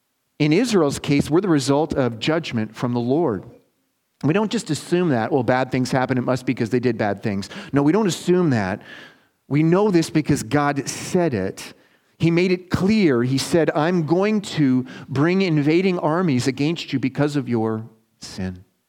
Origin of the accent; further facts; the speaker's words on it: Transcona, Manitoba, Canada; Can anything good come from Transcona? I was raised in Transcona.